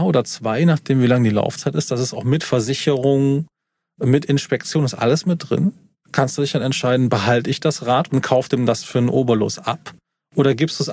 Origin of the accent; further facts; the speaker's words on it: Eifel, Germany; ich wohne ja in NRW, ich bin aus der Eifel, ne?